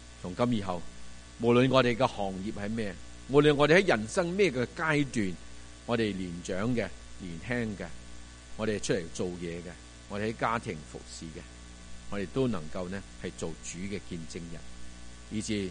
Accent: China; now in Vancouver, Canada; 我哋今日作为中国人，我哋能够享受呢个福音嘅好处

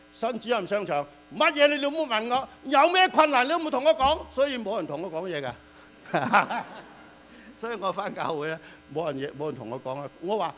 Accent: China; 我哋中國人有一句説話咩啊？

